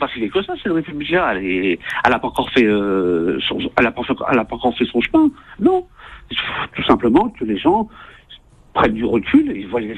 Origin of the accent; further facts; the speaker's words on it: Paris, Île-de-France, France; Moi, je suis parisien dans l'âme. Je suis né à Paris, j'ai grandi à Paris